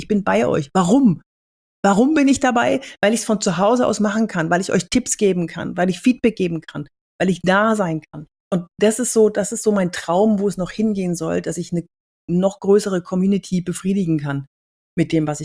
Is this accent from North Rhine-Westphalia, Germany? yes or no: yes; Cologne, North Rhine-Westphalia, Germany; Ich war in Düsseldorf und ich komme aus Köln.